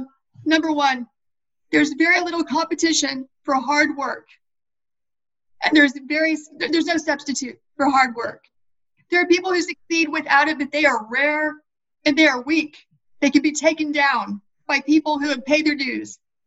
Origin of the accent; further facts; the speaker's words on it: Appalachia, United States; So, you know, I came from Appalachia. Technically, I grew up below the poverty line.